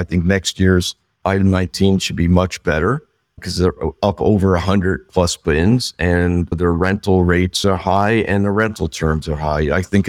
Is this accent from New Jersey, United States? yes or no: yes; New Jersey, United States; I know our work ethic, being from you were from New York, we're from New Jersey.